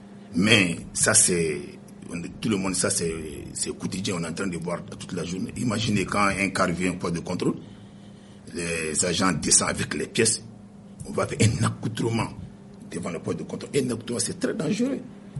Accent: Mali; Tel n'est pas le cas chez nous, au Mali.

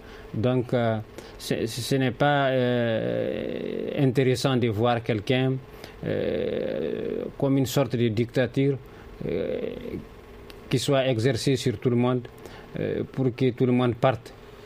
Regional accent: Mali; C'est ce que je déplore vivement en tant que Malien

